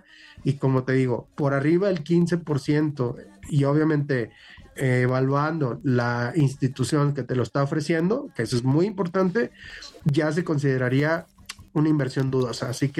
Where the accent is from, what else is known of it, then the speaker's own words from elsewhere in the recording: Mexico; es como la parte más segura que tenemos para invertir como mexicanos